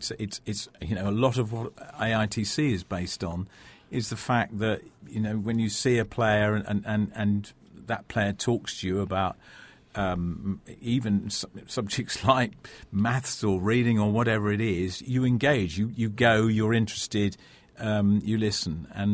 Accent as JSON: {"language": "English", "town": "Brighton", "region": "South East England", "country": "United Kingdom", "tie": "born or raised there", "said": "I'm a Brighton fan. I was brought up in Brighton."}